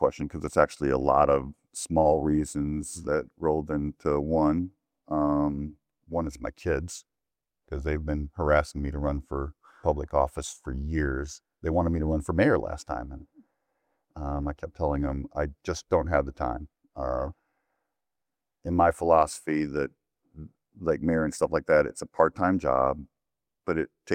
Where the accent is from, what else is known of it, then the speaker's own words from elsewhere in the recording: Michigan, United States; I'm originally from Michigan. My wife's originally from Georgia. And been stationed in California, Louisiana, Texas, Germany, Belgium, Korea.